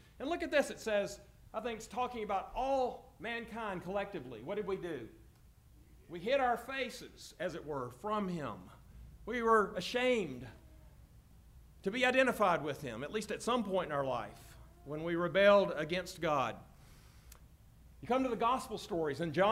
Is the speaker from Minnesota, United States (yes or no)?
no; Columbus, Mississippi, United States; But I love my hometown, and I would like to go back and see Columbus, Mississippi.